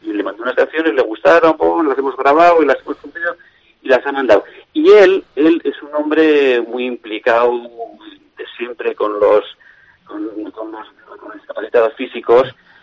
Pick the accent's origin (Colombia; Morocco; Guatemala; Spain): Spain; Estella, Navarre; now in Tudela, Spain; yo soy de Estella, aunque llevo muchos años viviendo en Tudela